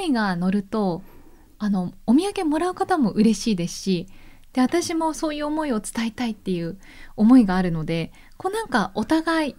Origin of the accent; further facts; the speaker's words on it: Kamakura, Kanagawa, Japan; 例えば私鎌倉出身なので、